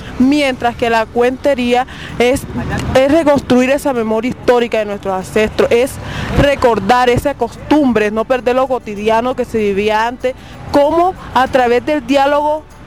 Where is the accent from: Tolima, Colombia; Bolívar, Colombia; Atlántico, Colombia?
Bolívar, Colombia; Mahates; soy de Mates, Bolívar, comunidad afrodescendiente. Es la cabecera municipal del corregimiento de San Basilio de Palenque.